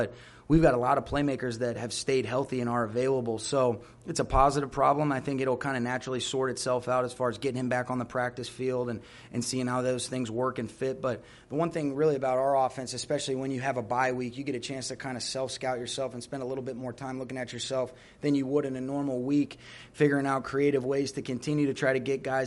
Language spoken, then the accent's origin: English; Atlanta, Georgia, United States; just growing up in the Atlanta area